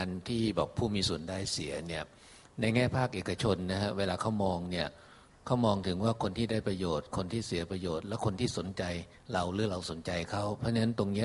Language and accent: Thai; Nakhon Sawan, Thailand; ตอนผมเรียนหนังสือที่อยู่จังหวัดนครสวรรค์ผมเป็นคนนครสวรรค์นะฮะ